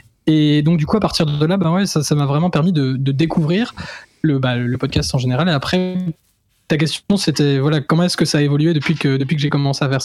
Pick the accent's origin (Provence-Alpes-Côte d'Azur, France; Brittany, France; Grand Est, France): Grand Est, France; Thionville; born there; Alors, bah, du coup, moi, je suis né dans l'Est, à Thionville, près de Metz.